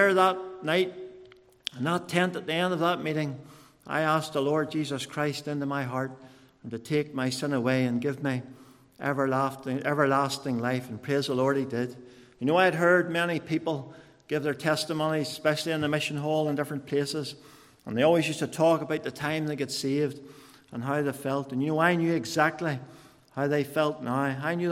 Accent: Newtownards, Northern Ireland, United Kingdom; born there; I was born in Newtownards, the youngest of three. I had two older sisters, and we lived even on a farm.

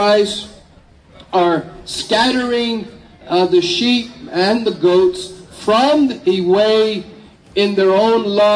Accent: California, United States; I'm from California, and she is from Delta.

